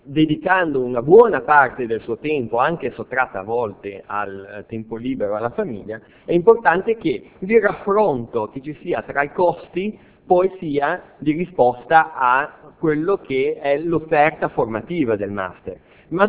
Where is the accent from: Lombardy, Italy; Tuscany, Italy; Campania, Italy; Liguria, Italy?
Liguria, Italy; Genoa; A questo punto capite che sono prevenuto, dato che mi ha detto che sono genovese